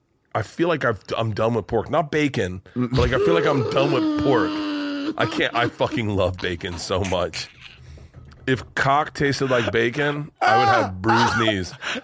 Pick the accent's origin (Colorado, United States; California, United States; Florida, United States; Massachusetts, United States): Florida, United States; Tampa; I'm from Tampa.